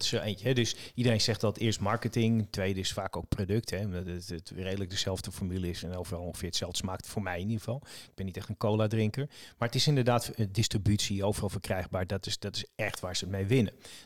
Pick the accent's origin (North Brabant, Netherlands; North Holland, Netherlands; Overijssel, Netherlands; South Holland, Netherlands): North Holland, Netherlands; Amsterdam; ik ben geboren in Lansmeer en ik ben een beetje opgegroeid in Amsterdam.